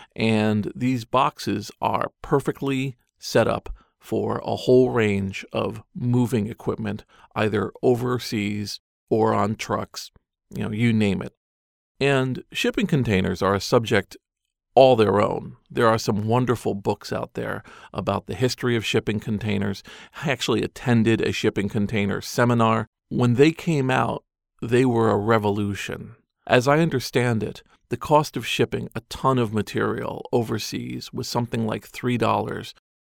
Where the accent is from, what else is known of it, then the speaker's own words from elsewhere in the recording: Hopewell Junction, New York, United States; born there; also born or lived in Boston, Massachusetts; In 2009, I moved from Boston, Massachusetts, to come back to New York, to actually the town I was born in, Hopewell Junction, New York.